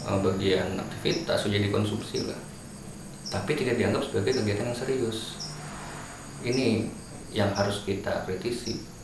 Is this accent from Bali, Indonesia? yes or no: no; Banten, Indonesia; now in Malang, Indonesia; Asalnya Banten tuh.